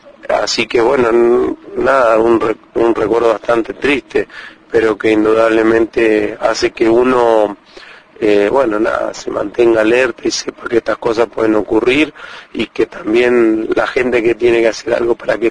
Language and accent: Spanish; Argentina; a uno como argentino, como ser humano